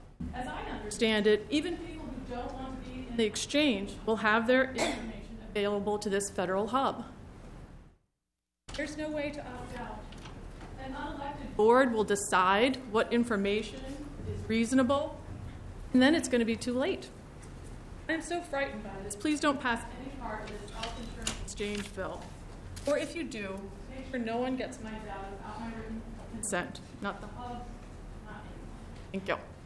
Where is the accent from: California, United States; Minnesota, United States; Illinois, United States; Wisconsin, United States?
Minnesota, United States; Savage; I'm from Savage.